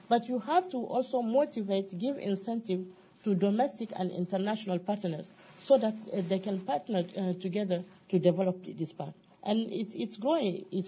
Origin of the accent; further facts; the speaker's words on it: Nigeria; Yeah, I'm coming from Nigeria, actually, and also being focal point of UNESCO at ECOWAS.